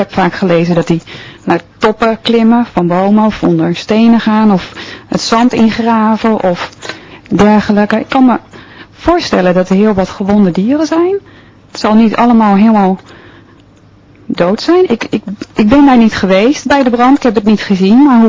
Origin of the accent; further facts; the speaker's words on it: Bergen, Netherlands; ik kom uit Bergen.